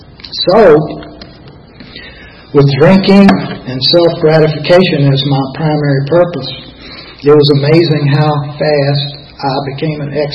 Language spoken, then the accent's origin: English; Richmond, Virginia, United States; I grew up in Richmond, Virginia. My father was a preacher and a professor of theology at a Presbyterian seminary.